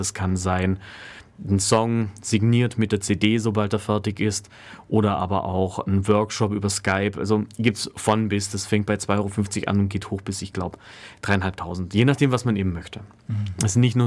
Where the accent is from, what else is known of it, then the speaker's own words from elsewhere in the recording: Ulm, Baden-Württemberg, Germany; born there; nur nachdem mein Geburtsort hier in Ulm ist, habe ich gesagt, jetzt fange ich erstmal vor der Haustüre an.